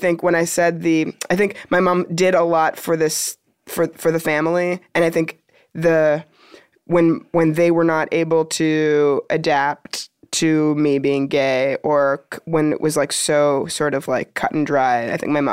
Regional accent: Toronto, Ontario, Canada; I'm from Toronto.

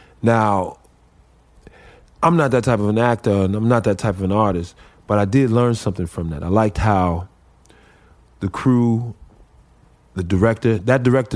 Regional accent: Chicago, Illinois, United States; Because I grew up in Chicago, so we had the FOI, Fruit of Islam.

